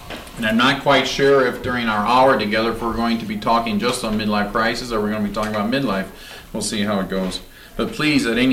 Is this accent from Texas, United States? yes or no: no; Redmond, Washington, United States; I'm from Redmond, Washington.